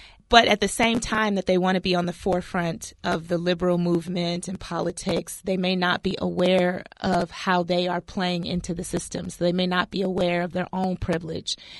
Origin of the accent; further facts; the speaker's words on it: Cleveland, Ohio, United States; because I didn't really dream this big, you know, when I was younger, growing up in Cleveland.